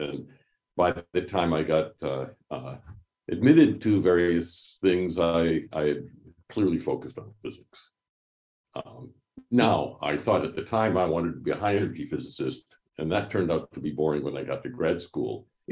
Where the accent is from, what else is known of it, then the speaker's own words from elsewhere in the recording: Minnesota, United States; also born or lived in Ann Arbor; He met my mother at Ann Arbor, and I was born there, and I grew up in Minnesota